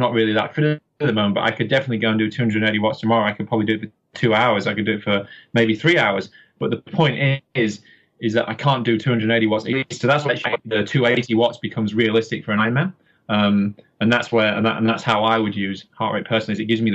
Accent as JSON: {"language": "English", "region": "Yorkshire and the Humber", "country": "United Kingdom", "said": "I'm from Yorkshire in England, and the riding around there is pretty spectacular when the weather's good."}